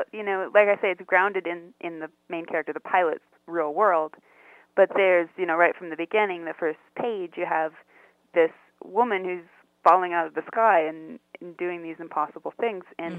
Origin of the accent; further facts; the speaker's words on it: Scotts Bluff, Nebraska, United States; my hometown where I live now, in western Nebraska, Scotts Bluff, mm-hmm. Nebraska